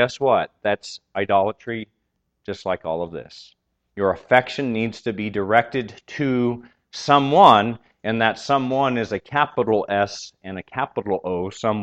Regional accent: San Diego, California, United States; I came from San Diego, was not really big into college sports at all at the time.

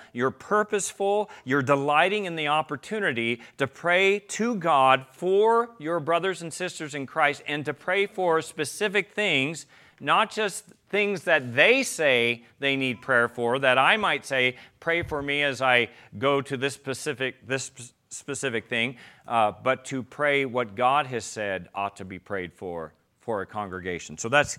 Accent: California, United States; also born or lived in Long Beach / San Diego; I'm from California, I was born in Long Beach, lived in San Diego, so yeah, I know all of those areas quite well

